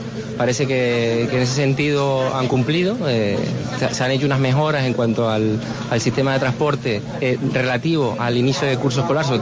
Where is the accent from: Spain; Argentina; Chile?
Spain; Los Cristianos, Canary Islands; Sí, señor. Yo soy de Los Cristianos.